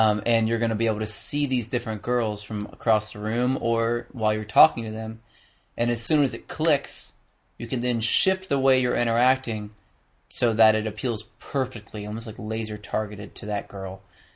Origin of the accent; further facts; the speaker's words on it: the South, United States; And of course, in the South where I was, nobody knew the difference. So I'm from the South, so I guess I can say that, but nobody knew the difference.